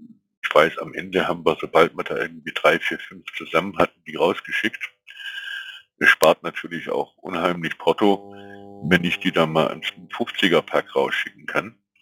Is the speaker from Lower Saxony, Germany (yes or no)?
no; Kaufbeuren, Bavaria, Germany; aus Kaufbeuren, wo ich herkomme